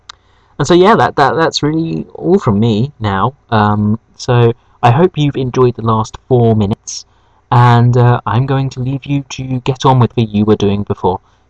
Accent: Hastings, South East England, United Kingdom; I'm from Hastings, so you can sort of message back with hateful replies and stuff.

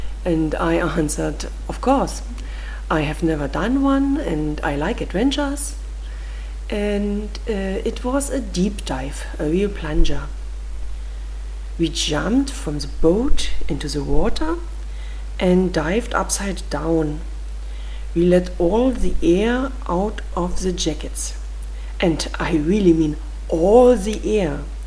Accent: Germany; from Germany and I'm a scuba diver

